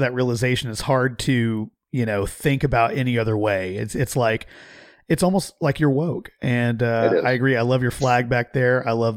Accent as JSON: {"language": "English", "region": "Oklahoma", "country": "United States", "tie": "born or raised there", "said": "I mean, it's, you know, it's Oklahoma. I grew up there too."}